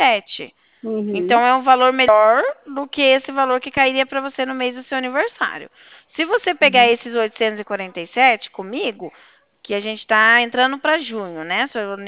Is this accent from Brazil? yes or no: yes; Cornélio Procópio, Paraná, Brazil; Eu sou aqui de Cornélio.